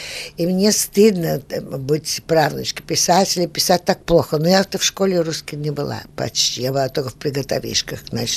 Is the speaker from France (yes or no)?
yes; Paris, France; now in Rio de Janeiro, Brazil; Моя кровь русская, я родилась в Париже, значит, я француженка, и я живу в Бразилии, значит, я перемешка водки, кашаса и шампань. Но я говорю по-русски